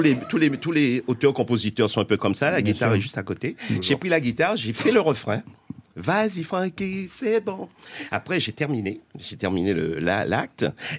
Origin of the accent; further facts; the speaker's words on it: Guadeloupe; Je suis guadeloupéen et quand j'ai débuté en 1974